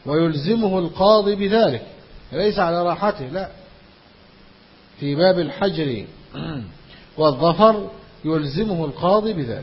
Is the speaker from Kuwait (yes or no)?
no; Egypt; لكن عندنا في مصر الشارع أمام البيت